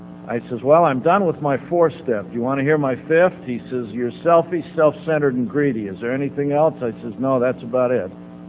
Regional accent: Salt Lake City, Utah, United States; I'm originally from Salt Lake, as I said, and I went up there to stay with my mother and started doing real well in Salt Lake.

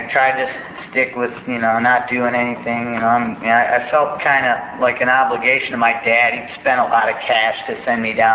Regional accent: Detroit, Michigan, United States; I grew up in the Detroit area, so I was 1,500 miles from home.

